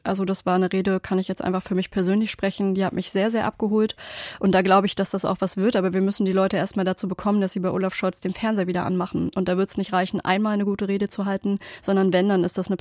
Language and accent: German; East Germany, Germany; als Ostdeutsche, als Frau, als jemand, der auch aus nicht der gleichen sozialen Schicht kommt wie Friedrich Merz